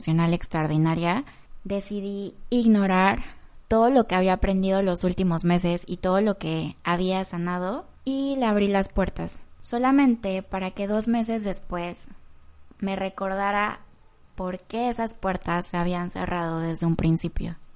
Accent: Acapulco, Guerrero, Mexico; Soy de México, específicamente de Acapulco, el lugar de playas bellísimas y la fiesta eterna.

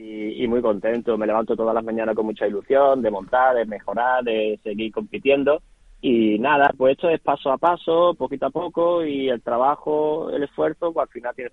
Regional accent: Coín, Andalusia, Spain; Ayuntamiento de Coín, aquí de mi pueblo

